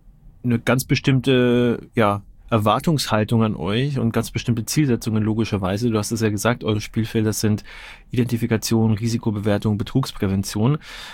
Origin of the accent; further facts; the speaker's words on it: Nuremberg, Bavaria, Germany; born there; weil ich bin in Nürnberg geboren und größte Zeit meines Lebens auch ansässig gewesen.